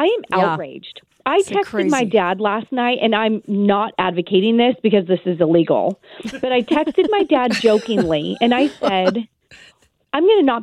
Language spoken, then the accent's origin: English; California, United States; I'm born and raised in California, and my train to nowhere is finally getting federal funding cut as well.